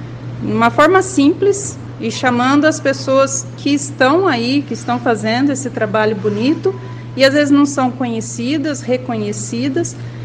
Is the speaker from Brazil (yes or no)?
yes; Londrina, Paraná, Brazil; Nós somos de Londrina, nascemos aqui, meu avô foi pioneiro